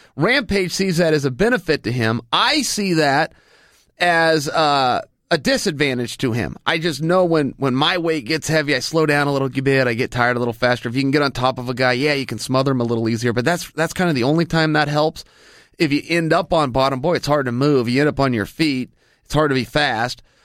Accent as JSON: {"language": "English", "town": "Westland", "region": "Oregon", "country": "United States", "tie": "born or raised there", "said": "I will go years in my hometown of Westland, Oregon, and never hear a horn."}